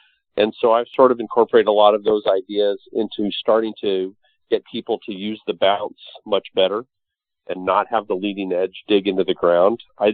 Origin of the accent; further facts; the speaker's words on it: Los Angeles, California, United States; I grew up in Hollywood as a kid, so that was sort of standard operating procedure in Hollywood.